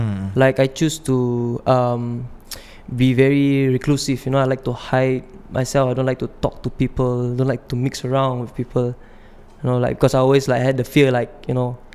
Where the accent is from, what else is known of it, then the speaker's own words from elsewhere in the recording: Jurong, Singapore; I grew up in Jurong. Grew up in Jurong West.